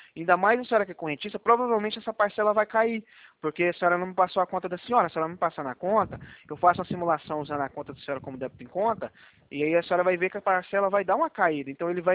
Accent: Goiás, Brazil; now in Campo Grande, Brazil; ele é 62, mas é porque eu sou de Goiás, tá? Eu tô morando aqui em Campo Grande.

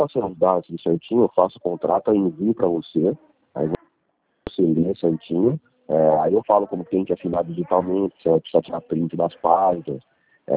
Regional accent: Ecuador; Portuguese is a second language; now in Araraquara, Brazil; sou de Equador.

